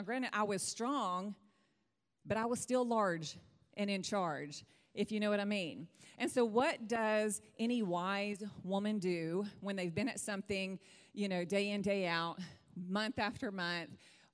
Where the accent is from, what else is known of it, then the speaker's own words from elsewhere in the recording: East Texas, Texas, United States; I'm from East Texas, and big country girls like to eat big plates, amen.